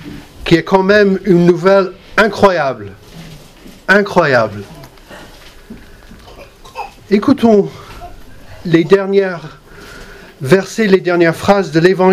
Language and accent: French; England, United Kingdom; accent: English; French is a second language; mon accent c'est d'outre-Manche.